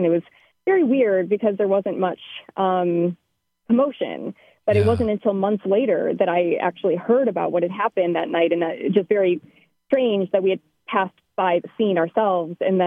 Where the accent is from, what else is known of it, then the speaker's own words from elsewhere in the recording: Racine, Wisconsin, United States; I mean, the first piece being that I'm from Racine